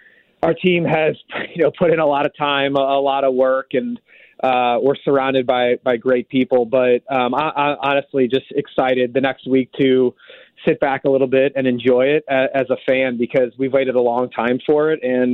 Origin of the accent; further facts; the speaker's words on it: St. Louis, Missouri, United States; just being, you know, born and raised in St. Louis, a big soccer fan.